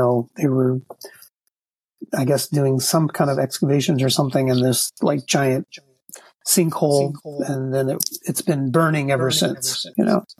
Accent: United States; oh, where are you from, oh, I'm from U.S.

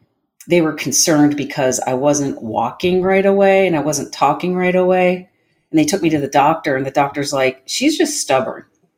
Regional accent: Harrisburg, Pennsylvania, United States; Well, I'm from Harrisburg, Pennsylvania. I'm the youngest of four kids.

